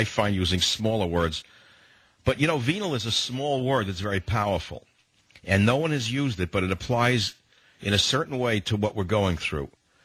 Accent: New York, United States; now in West Coast, United States; and I'm not from the South. I'm originally from New York. I've lived on the West Coast since 1974.

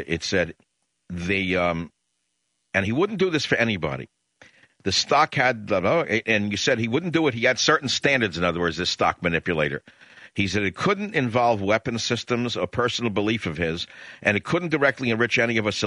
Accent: New York, United States; accent: New York; I was born in New York and lived in New York and left New York so long ago. I'm the only one left with a New York accent

